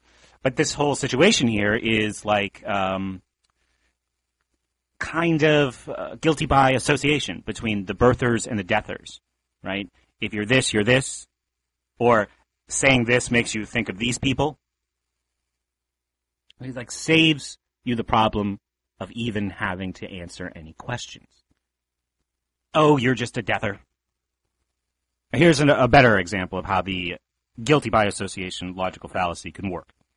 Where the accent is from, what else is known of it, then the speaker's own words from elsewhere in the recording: Pennsylvania, United States; born there; And, you know, I was born in 1977 in Pennsylvania.